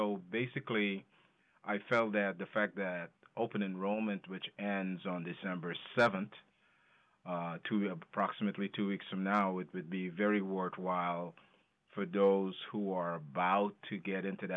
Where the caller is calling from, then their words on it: New Jersey, United States; Some days I'm in New York, seldom in Connecticut, but today I'm calling in from New Jersey.